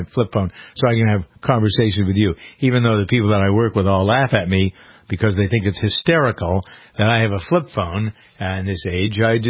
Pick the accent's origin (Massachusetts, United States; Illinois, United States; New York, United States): Massachusetts, United States; Boston; I grew up in Boston. Listened as a kid growing up to WBZ.